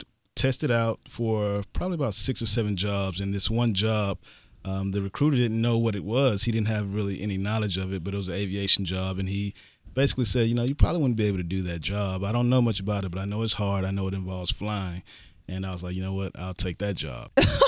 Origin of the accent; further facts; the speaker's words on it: Houston, Texas, United States; I'm actually a native Houstonian. I grew up in the Fifth Ward community, graduated from Jones High School, so I'm a product of the city.